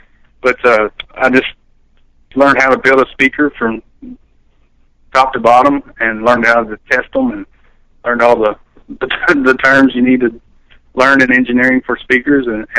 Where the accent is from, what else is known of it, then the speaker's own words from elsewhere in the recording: Eminence, United States; Yeah, I grew up in Eminence. I'm from there originally, and I went to Eminence High School.